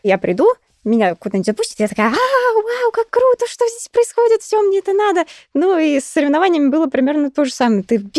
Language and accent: Russian; Moscow Oblast, Russia; мы из Подмосковья команда